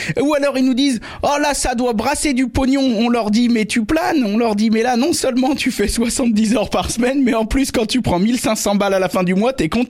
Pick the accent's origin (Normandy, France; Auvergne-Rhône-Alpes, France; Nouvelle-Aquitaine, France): Auvergne-Rhône-Alpes, France; maintenant je suis dans la Loire, mais j'ai grandi dans l'Ain, moi.